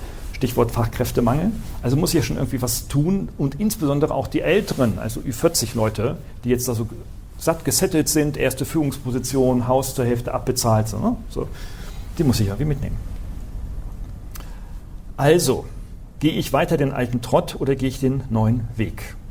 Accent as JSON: {"language": "German", "region": "Northern Germany", "country": "Germany", "said": "Ich bin ein Norddeutscher"}